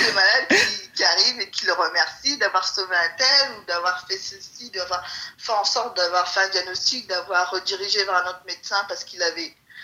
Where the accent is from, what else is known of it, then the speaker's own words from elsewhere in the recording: Brazzaville, Republic of the Congo; also born or lived in Pointe-Noire; Alors moi j'ai grandi au Congo à Brazzaville, en Brazzaville et Pointe-Noire, c'est un petit pays à côté du l'ex-Zaïre pour ceux qui veulent se situer où ça se trouve.